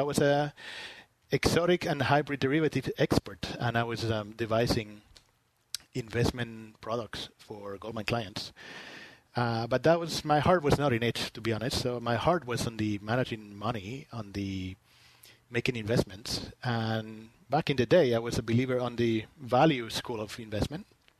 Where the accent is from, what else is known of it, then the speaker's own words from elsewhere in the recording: Spain; English is a second language; moved away as an adult; Yeah. So as you said, I was born and I grew up in Spain until I was my early 20s. That was a long time ago, and I still haven't gotten rid of my accent